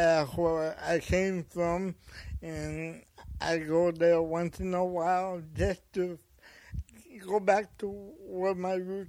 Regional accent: Fresno, California, United States; Yeah, no, I'm from the country. I came from Fresno.

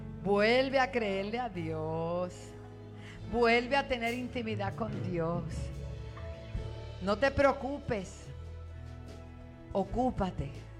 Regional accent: Puerto Rico; bendigo mi tierra, bendigo a Puerto Rico, bendigo este suelo

